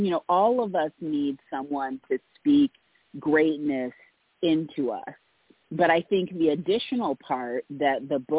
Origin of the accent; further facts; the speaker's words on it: Indiana, United States; It is a lifelong dream that I had since I was a little bookish girl growing up in Indiana.